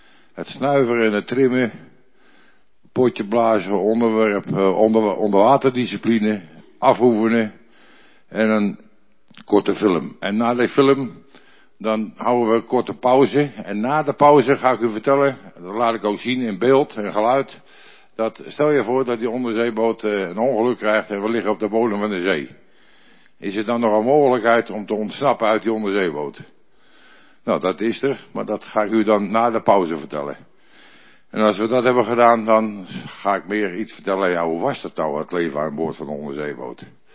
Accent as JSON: {"language": "Dutch", "town": "Den Helder", "region": "North Holland", "country": "Netherlands", "tie": "born or raised there", "said": "Ik ben opgegroeid in Den Helder. En u weet, Den Helder, dat is een marinestad."}